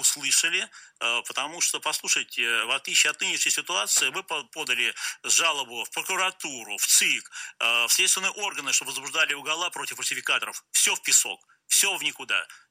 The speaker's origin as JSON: {"language": "Russian", "region": "Saint Petersburg", "country": "Russia", "tie": "born or raised there", "said": "в том числе в моем родном городе Санкт-Петербурге"}